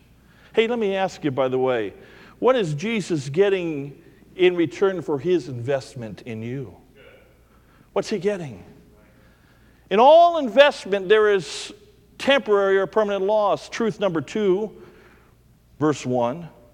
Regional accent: Ohio, United States; I grew up in Ohio farm country. And I mentioned the other night, my grandmother had an outhouse until I was 15 years old. My neighbor farmed with horses.

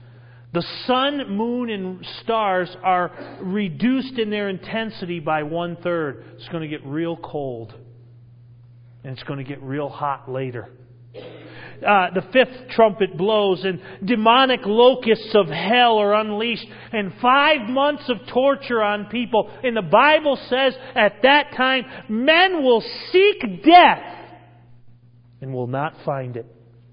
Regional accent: New England, United States; We're from New England. I mentioned that already. Did I mention we're from New England?

